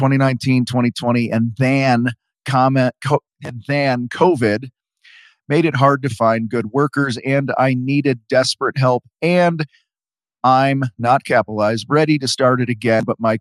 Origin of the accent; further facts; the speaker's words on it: Wheaton, Illinois, United States; Because I grew up in Wheaton, so I know that.